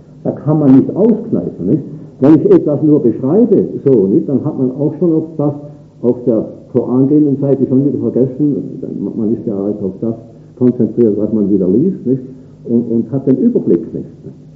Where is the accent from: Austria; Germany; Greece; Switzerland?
Switzerland; Erster Weltkrieg habe ich erlebt, nicht? Aber als Schweizer natürlich, durch Gottes Gnade. Zweiten Weltkrieg habe ich Krieg erlebt, war ich eigentlich da als Schweizer.